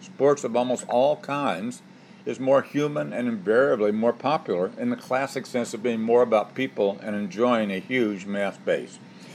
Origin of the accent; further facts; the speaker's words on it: Colorado, United States; We skated as boys growing up in Colorado